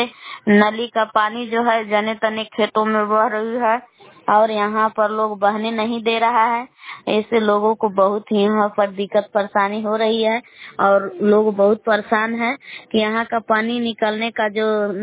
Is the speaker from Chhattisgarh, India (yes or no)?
no; Belans, Bihar, India; मैं ग्राम बेलांस जिला कैमूर भभुआ के निवासी हूँ।